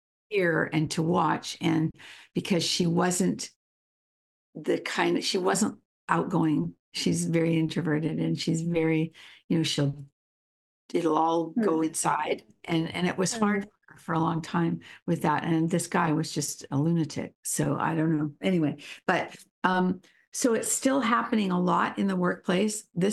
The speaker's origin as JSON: {"language": "English", "region": "England", "country": "United Kingdom", "lives_now": "United States", "said": "I'm from England, and I just love listening to those accents."}